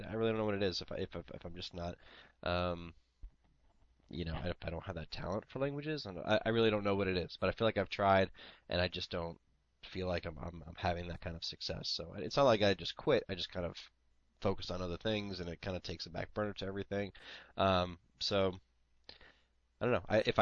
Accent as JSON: {"language": "English", "region": "California", "country": "United States", "tie": "born or raised there", "also_born_or_lived": "Japan", "said": "I grew up a lot. Part of my life, I grew up in California, and there's fantastic sushi in California."}